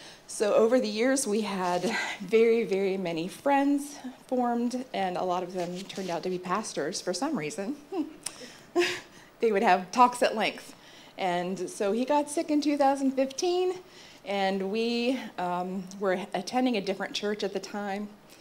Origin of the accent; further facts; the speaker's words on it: Marion, United States; You are not my mama. I don't want to be in trouble. So I'm born and raised in Marion. Been here all my life, all of my 58 years.